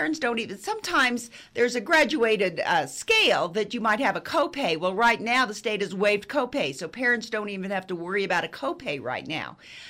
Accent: New Mexico, United States; In New Mexico, and I grew up in New Mexico, so I know it well

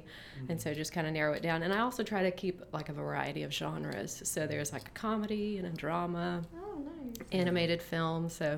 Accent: Mississippi, United States; As I said, I'm originally from Mississippi, and I have family now who live in Alabama

